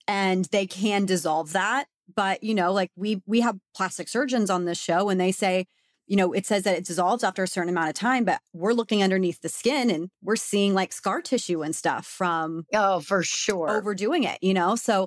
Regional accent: Texas, United States; Listen, I'm a girl from Texas.

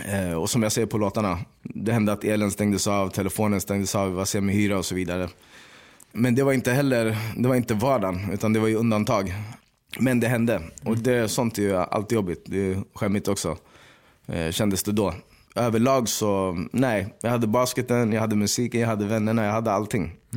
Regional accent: Sweden; fan det är skitsamma vad folk tycker, jag är svensk, eller Swede som brukade säga då

